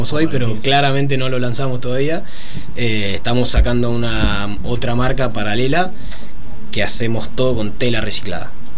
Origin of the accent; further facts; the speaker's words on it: Argentina; Yo soy muy argentino, industria nacional y todo nacional.